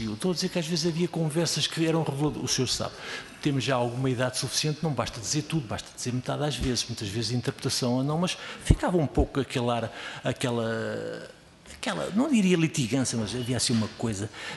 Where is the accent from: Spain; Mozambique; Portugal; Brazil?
Portugal; somos portugueses